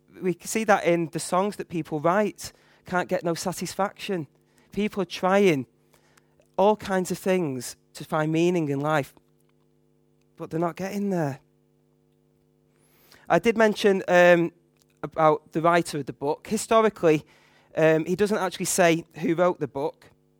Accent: Manchester, North West England, United Kingdom; I'm a miserable Mancunian. I'm from Manchester and people from Manchester aren't known for their sunny disposition.

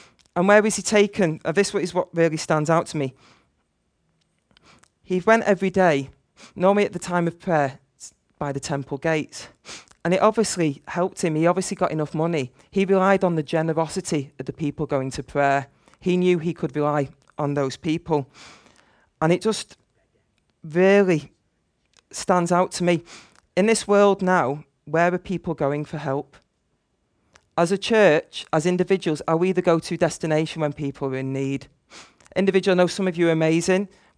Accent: Manchester, North West England, United Kingdom; now in Liverpool, United Kingdom; You might say that's because I grew up in Manchester, and that's a different city. But even when I moved to Liverpool

